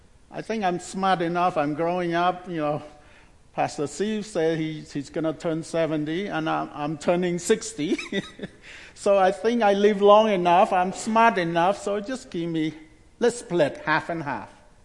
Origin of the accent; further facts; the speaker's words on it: Cambodia; English is a second language; That's all I want to do in Cambodia, in my home country. And because by the grace of God, he spared my life from the killing field in the 70s.